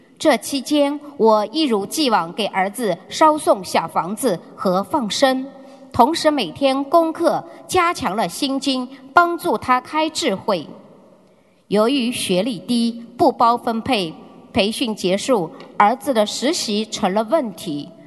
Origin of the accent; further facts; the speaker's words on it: China; 我来自中国，